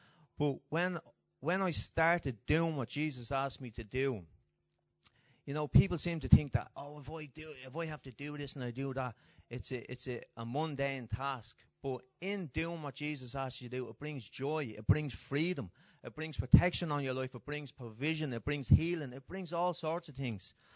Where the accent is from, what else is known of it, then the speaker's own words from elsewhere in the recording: Clondalkin, Leinster, Ireland; I'm from Clondalkin.